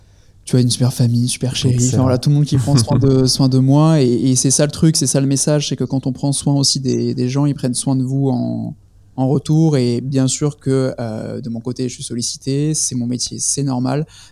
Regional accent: France; en plus on est français, basé à Toulon

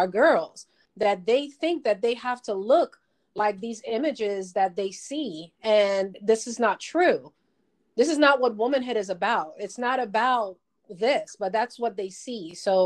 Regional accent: Trinidad & Tobago; moved away as an adult; also born or lived in New York, United States; I grew up in Trinidad. I was born in New York, but I grew up in Trinidad. And so all the way up to high school

